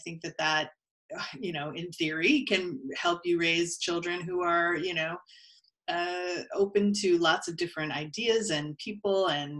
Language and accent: English; Hawaii, United States; also born or lived in New York / Minneapolis; now in Los Angeles, United States; I was born in New York, and then we actually moved to Hawaii, and I grew up on Maui.